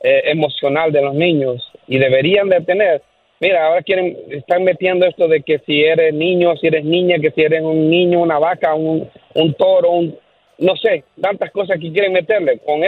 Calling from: Dallas, Texas, United States; Buenos días, les hablo aquí de Dallas, Texas.

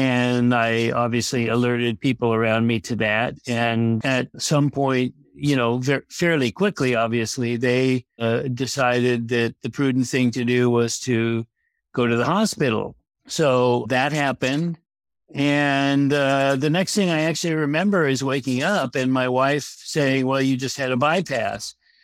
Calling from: Los Angeles, California, United States; Well, I'm at home in good old Los Angeles

